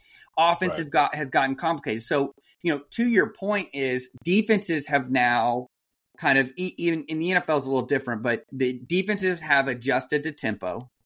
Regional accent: Kansas City, United States; Like growing up in the 90s, like I grew up in Kansas City.

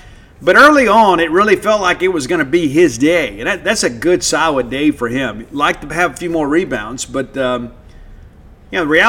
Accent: Mississippi, United States; Maybe you're a little more frou-frou than me. I'm from South Mississippi.

